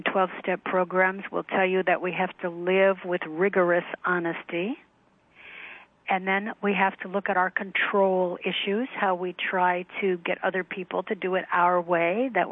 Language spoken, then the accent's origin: English; United States; And seeing how other people have to live and what they put up with made me see that as an American, I'm sorry to say it, but I'm awfully spoiled, you know?